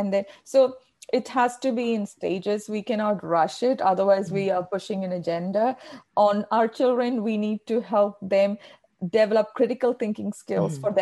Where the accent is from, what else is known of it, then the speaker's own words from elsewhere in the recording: Kerala, India; first language Malayalam; So my mother tongue is Malayalam, you know, the songs that she likes.